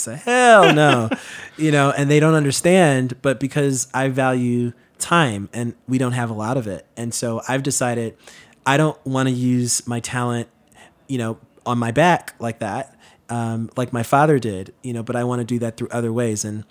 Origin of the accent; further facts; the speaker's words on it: Queens, New York, United States; There were days where growing up in Queens where we would have visitors from all around the world, just literally in our apartment